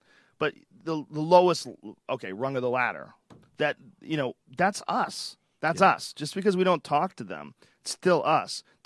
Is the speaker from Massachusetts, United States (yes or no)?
yes; Newton Upper Falls, Massachusetts, United States; But you can't tell me that, like, me growing up in Newton Upper Falls